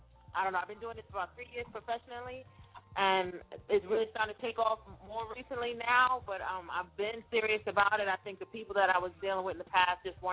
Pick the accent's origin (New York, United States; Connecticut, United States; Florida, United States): New York, United States; Brooklyn; I'm from Brooklyn. Shout out to Fort Greene.